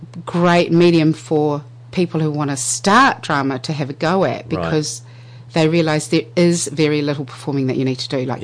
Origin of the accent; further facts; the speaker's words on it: Kawakawa, Northland, New Zealand; Taitokoro, yeah. Kawakawa, and Opoa.